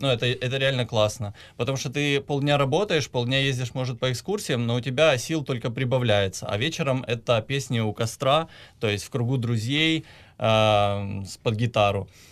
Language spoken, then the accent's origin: Russian; Donetsk, Donetsk Oblast, Ukraine; now in Kyiv, Ukraine; Ну, я сам родом из Донецка, да, я с 14 года в Киеве.